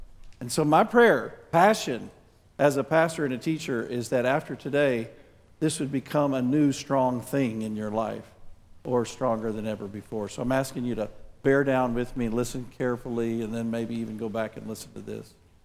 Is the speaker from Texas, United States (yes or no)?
yes; Dallas, Texas, United States; But since I'm from Dallas, we put up blue today, because everybody knows God is at Dallas.